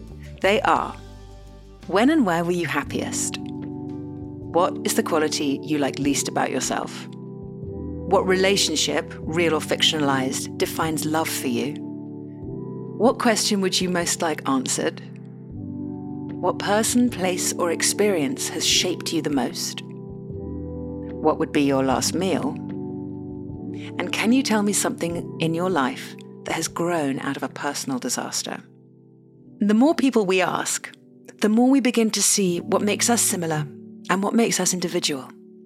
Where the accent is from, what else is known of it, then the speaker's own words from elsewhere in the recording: England, United Kingdom; now in California, United States; We're both English transplants in California, and there is no one better to explore the wonder and opportunity of America with, while also being nostalgic for the rain and a proper cup of tea.